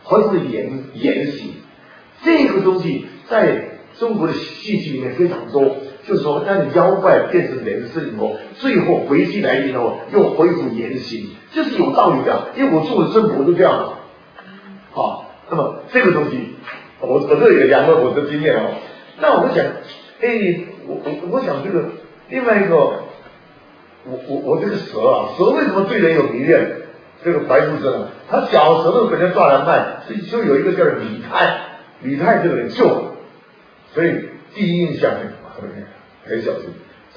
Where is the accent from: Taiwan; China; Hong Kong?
Taiwan; 因为我是台湾人嘛